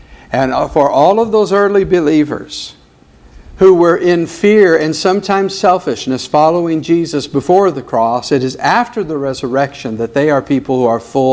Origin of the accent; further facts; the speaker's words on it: Las Cruces, New Mexico, United States; Yeah, it was said in the announcements that I'm from Las Cruces, and that's called the Mountain Time Zone.